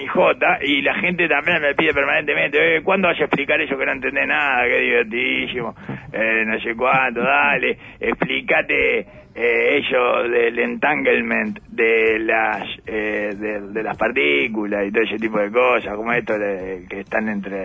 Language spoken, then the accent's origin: Spanish; Canelones, Uruguay; born there; yo me como las heces porque nací en Canelones.